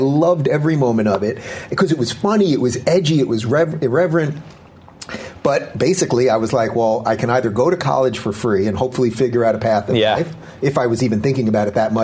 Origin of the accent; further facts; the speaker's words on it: Syosset, New York, United States; And so I grew up in Long Island. I went to college in upstate New York, SUNY Binghamton.